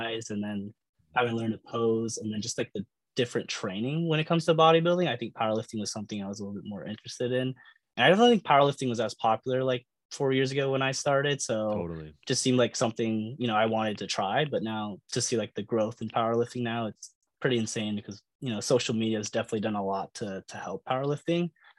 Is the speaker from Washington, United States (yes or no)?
yes; Richland, Washington, United States; So I grew up in Richland, Washington. So that's like Eastern Washington. I moved here for school and kind of staying here for work.